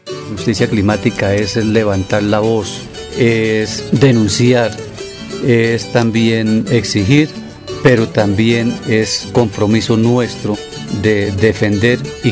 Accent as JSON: {"language": "Spanish", "town": "San Gil", "region": "Santander", "country": "Colombia", "said": "vengo de San Gil, Santander."}